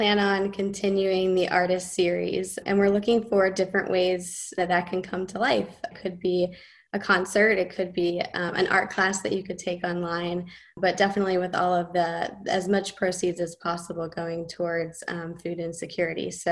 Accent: Atlanta, Georgia, United States; obviously we're from Atlanta, so we're super excited about him and his work.

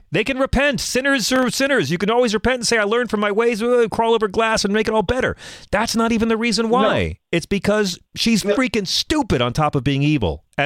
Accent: the South, United States; I grew up in the South. I love Southern people. I love Southern culture. My parents are buried in the South. I got family all over the South.

